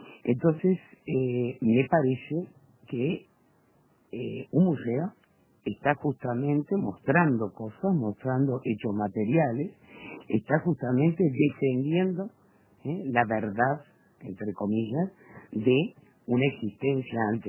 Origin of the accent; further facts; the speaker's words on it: Uruguay; somos distintos los uruguayos de los argentinos, de la gente de Brasil y de otros pueblos latinoamericanos.